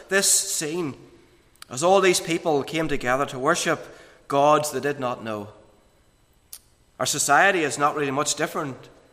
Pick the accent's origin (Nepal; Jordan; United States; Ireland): Ireland; Monaghan, Ulster; I know what it's like growing up in Monaghan.